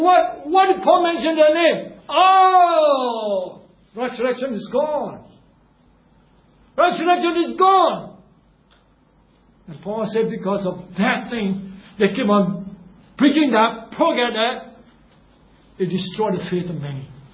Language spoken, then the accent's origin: English; Singapore; So what we do as a Singaporean, we respect authority.